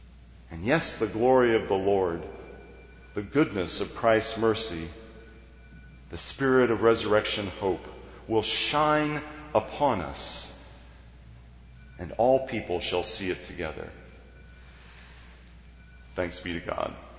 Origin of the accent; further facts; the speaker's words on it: Kansas, United States; I grew up in Kansas, very near to the place in Olathe